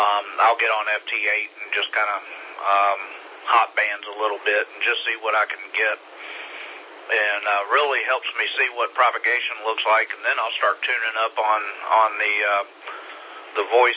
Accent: Atlanta, Georgia, United States; My wife and I, we are, and kids, we are refugees from the Atlanta area and are very glad to be in this area.

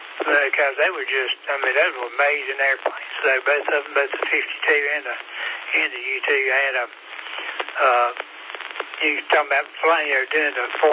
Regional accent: Georgia, United States; But I'm from Georgia. I'm a Georgia native." But a lot of people tell me I don't sound like I'm from this area.

